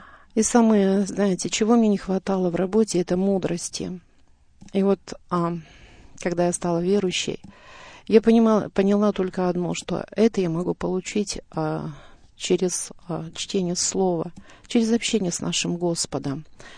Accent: Kazakhstan; Моя родина – Казахстан. Там я родилась, там я прожила 54 года.

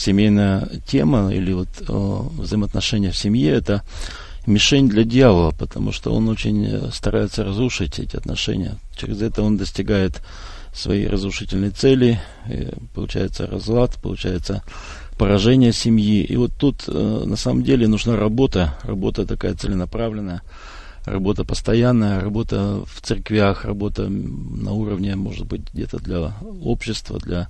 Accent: Russia; мою супругу Елена, мы приехали из России, здесь находимся в гостях, и мы живем в самом сердце, в самом центре России, в Сибири, в городе Омске.

